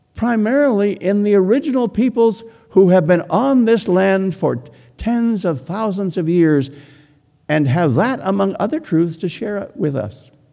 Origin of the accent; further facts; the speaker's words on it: Charlottetown, Prince Edward Island, Canada; A few years back, Ovid Mercredi, a well-known former national chief, came to my hometown, Charlottetown, for a visit.